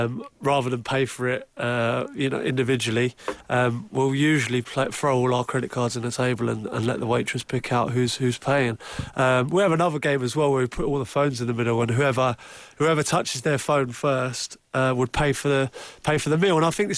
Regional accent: England, United Kingdom; being an Englishman myself, it's you know, obviously I'm happy to wear it, and I wear it with pride.

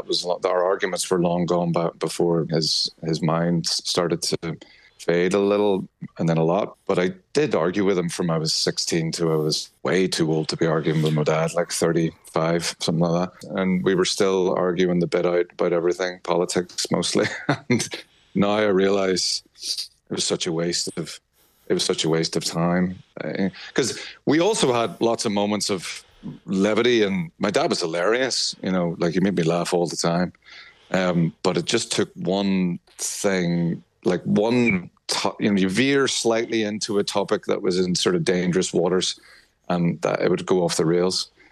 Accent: Bangor, Northern Ireland, United Kingdom; we do a show in my hometown of Bangor in Ward Park. The third one of those was my dad's last ever

